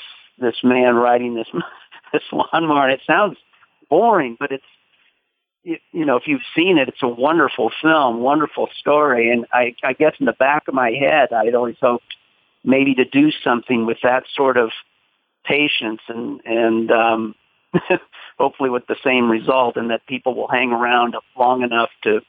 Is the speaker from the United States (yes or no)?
yes; Iowa, United States; it's about a man who rides a lawnmower across my home state of Iowa